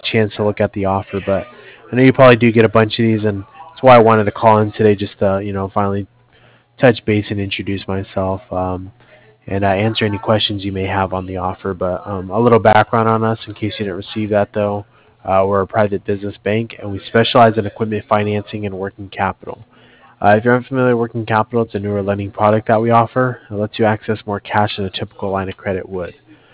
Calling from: Cardiff, Wales, United Kingdom; I'm calling from Cardiff.

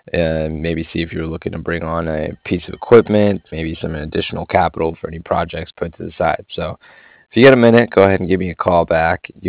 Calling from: Florida, United States; I'm calling from

